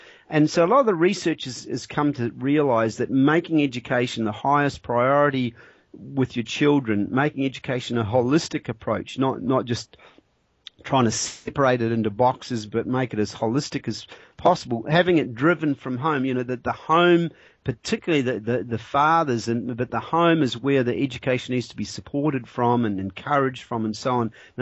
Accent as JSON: {"language": "English", "country": "New Zealand", "tie": "born or raised there", "said": "New Zealand, my home country, comes in at fifth"}